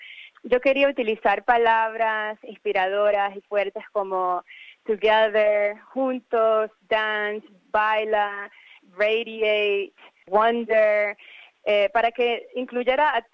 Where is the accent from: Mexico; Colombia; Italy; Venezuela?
Venezuela; now in Sydney, Australia; Estoy muy influenciada por el arte folclórica de mi país, de Venezuela, de mi país de origen.